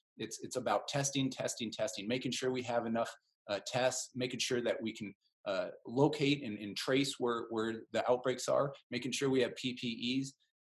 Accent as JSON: {"language": "English", "town": "Sioux City", "region": "Iowa", "country": "United States", "tie": "born or raised there", "also_born_or_lived": "Ames / Nevada", "said": "I was born in Ames when we were living in Nevada in 1984. My family moved to Sioux City when my dad got the head baseball job at Morningside College. And this is where I remain today."}